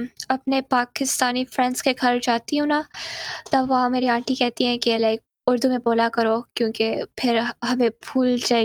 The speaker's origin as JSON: {"language": "English", "country": "Canada", "said": "we're Canadians and we're considered nice"}